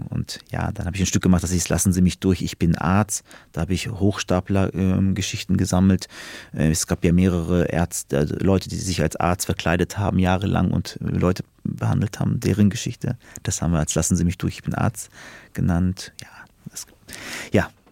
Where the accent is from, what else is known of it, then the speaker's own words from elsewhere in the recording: Beckum, North Rhine-Westphalia, Germany; born there; also born or lived in Berlin / Münster; Ich komme ja auch aus der Gegend, ich bin in Beckum, das ist eine Kleinstadt in Westfalen, geboren, bin ich nach Münster gegangen